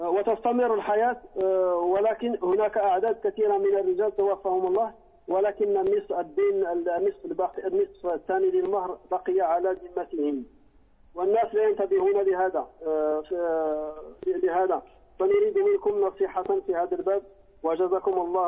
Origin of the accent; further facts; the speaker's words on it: Morocco; عندنا في المغرب أخطاء ترتكب في الماضي والحاضر